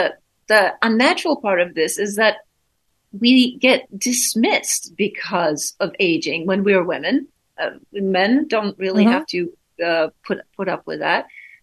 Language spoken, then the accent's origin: English; Sweden; moved away as an adult; I was raised in Sweden